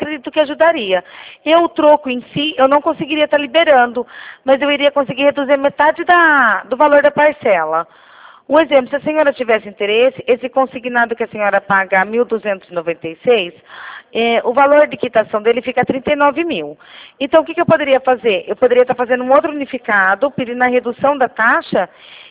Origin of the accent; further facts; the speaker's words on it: Rio Claro, São Paulo, Brazil; eu sou de Rio Claro, São Paulo, tá?